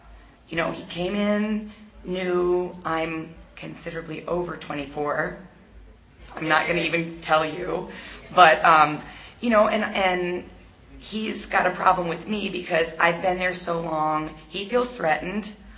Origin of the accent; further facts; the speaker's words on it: U.S. Virgin Islands; you know, I'm from the Virgin Islands. If any of you were in my home meeting of about 6 people